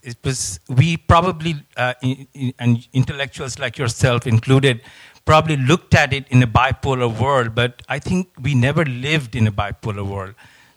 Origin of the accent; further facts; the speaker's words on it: Bangladesh; I was living in, I'm originally from Bangladesh.